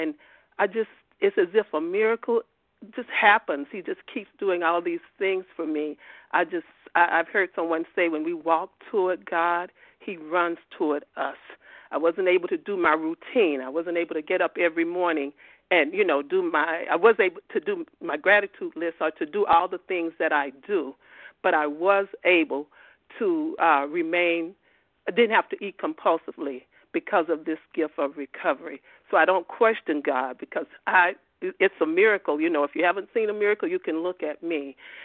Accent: Georgia, United States; I'm from Georgia.

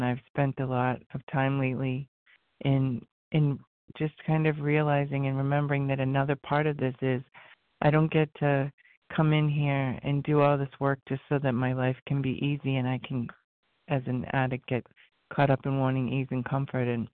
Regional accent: Rhode Island, United States; I'm from Rhode Island.

